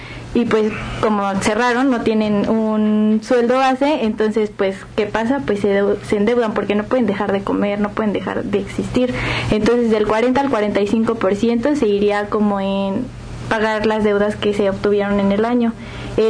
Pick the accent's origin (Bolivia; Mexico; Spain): Mexico; nosotros como mexicanos lo solemos gastar aproximadamente el del 40 al 45% pagando deudas